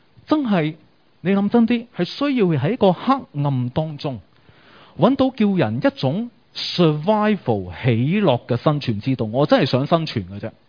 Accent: New Territories, Hong Kong; 我由细到大在友爱村长大

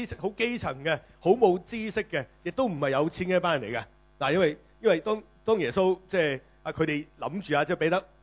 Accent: China

